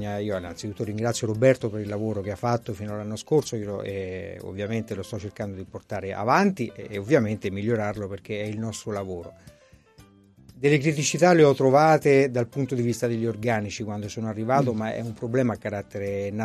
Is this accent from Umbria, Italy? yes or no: yes; Todi, Umbria, Italy; Io vivo e provengo da Todi, in provincia di Perugia